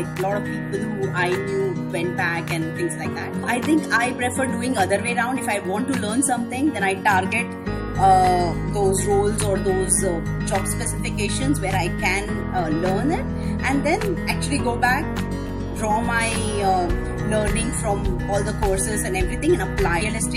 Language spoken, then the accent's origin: English; Bangalore, Karnataka, India; So I'm born and brought up in Bangalore. So right from childhood.